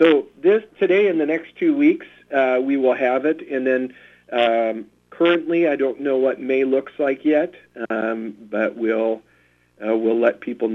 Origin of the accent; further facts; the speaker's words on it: Wisconsin, United States; It's a good thing it has cheese in there, because, we're from Wisconsin.